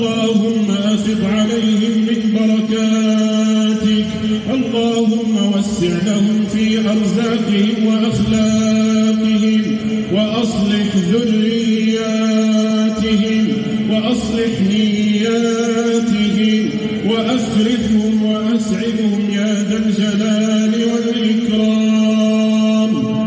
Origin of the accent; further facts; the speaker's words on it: Morocco; اللهم إنا نسألك أن تحفظ بلدنا المغرب الحبيب